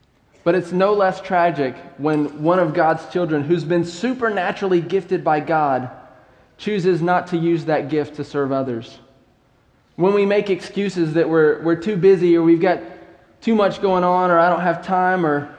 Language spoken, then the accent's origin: English; North Carolina, United States; To go back to my childhood again, I grew up in North Carolina, like I said, and Durham Bulls isn't the only game in town.